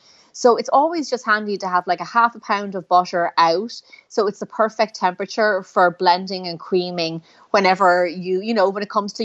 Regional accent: Ireland; I grew up in Ireland, and I had the best teacher and the best cook to learn from.

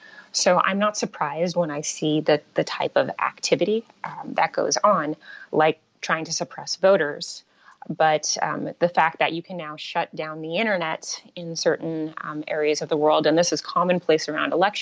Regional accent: United States; I personally, as an American, am very concerned about the U.S. elections.

